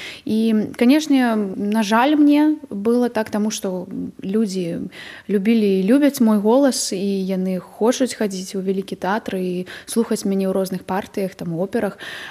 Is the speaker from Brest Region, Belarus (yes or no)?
yes; Brest Region, Belarus; first language ru; Belarusian is a second language; я б і не думала о том, што я магу размаўляць на беларускай мове, таму што мы заўсёды размаўлялі на расейскай. Я нарадзілася ў вёсцы на Брэшчыне, так? І ў нас там так мікс.